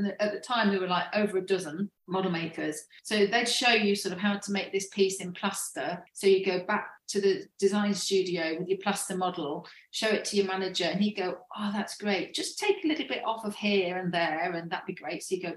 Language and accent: English; East Midlands, United Kingdom; I always say that I grew up in Lincolnshire, which is like a very flat landscape. Part of Lincolnshire that I grew up in is called South Holland. It's very, very flat. So massive skies, really dramatic.